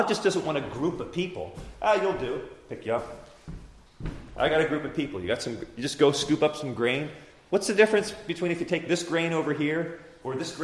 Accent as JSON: {"language": "English", "region": "New Jersey", "country": "United States", "moved": "yes", "lives_now": "Canada", "said": "I'm from New Jersey originally, and I'm up here in Ontario, you know?"}